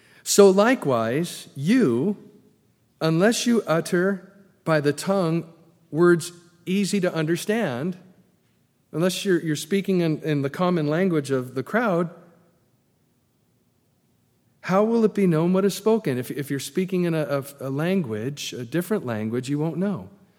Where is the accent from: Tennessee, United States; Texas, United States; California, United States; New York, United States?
California, United States; moved away as an adult; In fact, I grew up in California, was there for the first 30 years of my life, and then been out here for a while